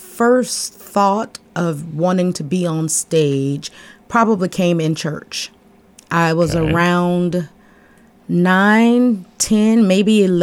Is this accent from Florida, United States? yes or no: yes; Jacksonville, Florida, United States; born there; I was born in Jacksonville, Florida